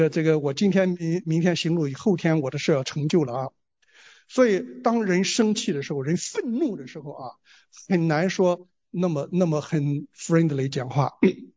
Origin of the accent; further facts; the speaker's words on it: China; 很多不懂得十条诫的外邦人，像我们中国人，我们看不懂